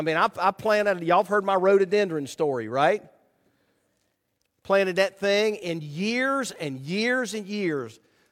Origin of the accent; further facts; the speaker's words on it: West Virginia, United States; I grew up in West Virginia, and that is the West Virginia state flower, and that one is letting me down.